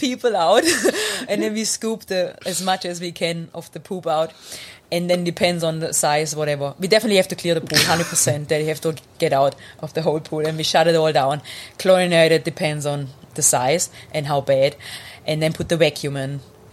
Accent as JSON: {"language": "English", "country": "Germany", "tie": "born or raised there", "second_language": "English", "said": "I grew up in Germany"}